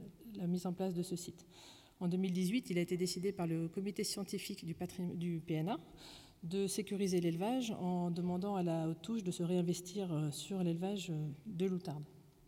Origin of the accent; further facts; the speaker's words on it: Nouvelle-Aquitaine, France; on a un fort développement éolien chez nous en Poitou-Charentes